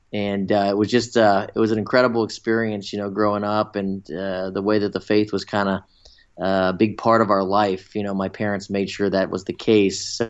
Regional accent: Cincinnati, Ohio, United States; I grew up in Cincinnati, Ohio

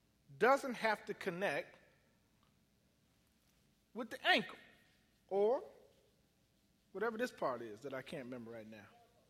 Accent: Cleveland, Ohio, United States; Now, I'm going to throw this in as a bonus because I'm from Cleveland.

